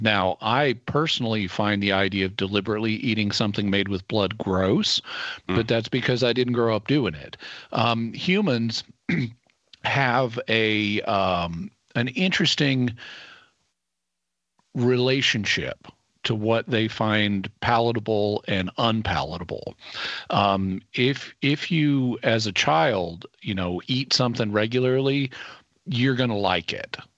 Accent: United States; So in my house, being an American, we didn't grow up eating anything that was made with blood.

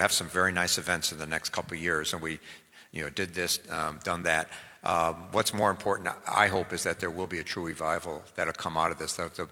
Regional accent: Chicago, Illinois, United States; Yes, born and raised in Chicago.

